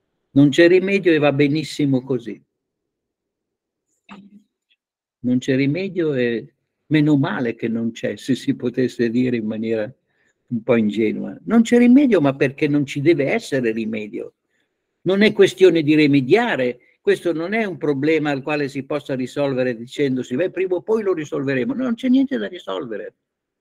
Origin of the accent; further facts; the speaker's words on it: Bologna, Emilia-Romagna, Italy; born there; io sono nato a Bologna